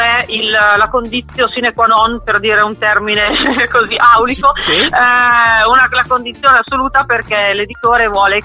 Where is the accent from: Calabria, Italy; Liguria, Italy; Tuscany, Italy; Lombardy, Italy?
Lombardy, Italy; Milan; No, io sono lombarda, precisamente milanese.